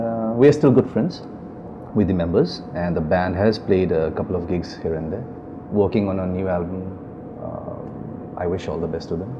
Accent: Assam, India; first language Assamese; English is a second language; I wanted to do something out of my own community, that is singing in Assamese, which is my mother tongue.

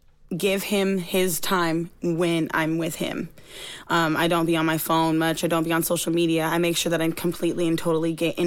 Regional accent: Seattle, Washington, United States; also born or lived in Los Angeles; I'm from the North End, but Seattle.

